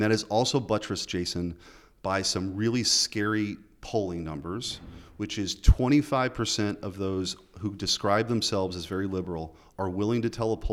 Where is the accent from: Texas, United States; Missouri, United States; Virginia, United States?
Missouri, United States; when I was growing up in Missouri